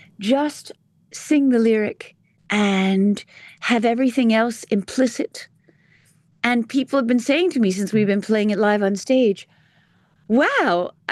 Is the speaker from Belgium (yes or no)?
no; East Coast, United States; and I grew up on the East Coast.